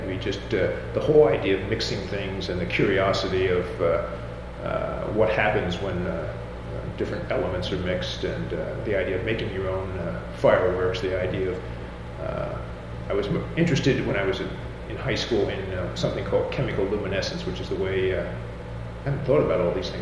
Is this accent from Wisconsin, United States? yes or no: no; Pennsylvania, United States; born there; I was born in Lancaster County, December 10th, 1933.